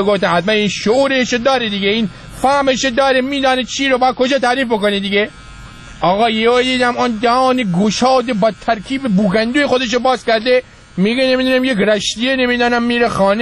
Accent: Rasht, Gilan, Iran; من بچه رشتم من یه زمانی ما توی رشت برای خودمون گندلاتی بودیم

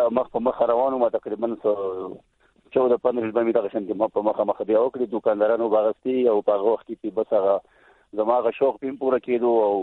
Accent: Gulkada, Khyber Pakhtunkhwa, Pakistan; زمونږ خو په سواد منګور شهر نه تقریبا یو 10-15 منځار د ګولکده وته وي

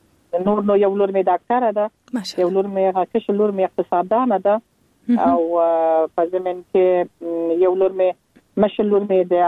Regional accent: Kandahar, Afghanistan; born there; موږ خپل چې په کندهار کې پیدا سولو او زما اولادونه په کندهار کې پیدا سو

